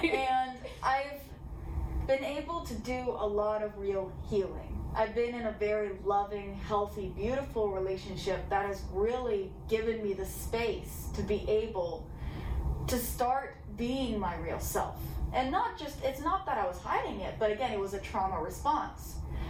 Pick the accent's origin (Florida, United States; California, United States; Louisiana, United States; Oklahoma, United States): Oklahoma, United States; Oklahoma City; So I'm from the Oklahoma City area in Oklahoma. I technically live in Edmond, Oklahoma.